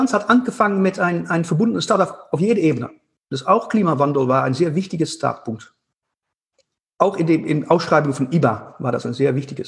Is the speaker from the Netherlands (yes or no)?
yes; Netherlands; German is a second language; Ich komme aus Holland und Wasser ist in unserer DNA.